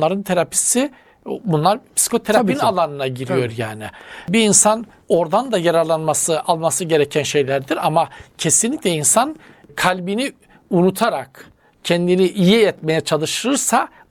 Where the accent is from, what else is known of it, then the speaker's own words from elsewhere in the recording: Black Sea Region, Turkey; Köylere gittiğinizde mesela bizim Karadeniz'de hocam bazıları evinin bahçesi bir kabristan olarak ve orada iletişim devam eder.